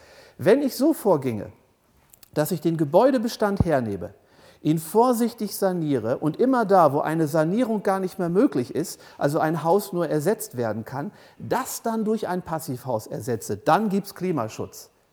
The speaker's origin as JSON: {"language": "German", "region": "North Sea coast", "country": "Germany", "said": "da wo ich herkomme, da an der Nordseeküste"}